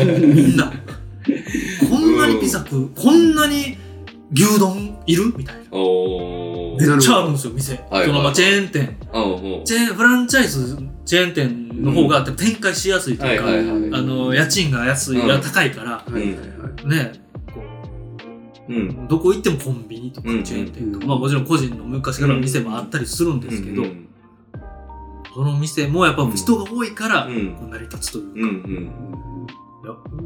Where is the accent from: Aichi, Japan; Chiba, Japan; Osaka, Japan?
Osaka, Japan; now in Tokyo, Japan; ほんまに大阪阪神間で生まれ育って住んできての感覚で